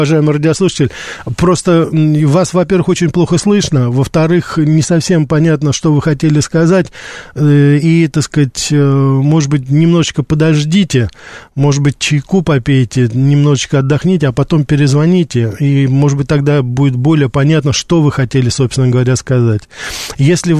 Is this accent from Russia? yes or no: no; Austria; но я сам из Австрии, но вообще-то я, как говорится, ли человек мира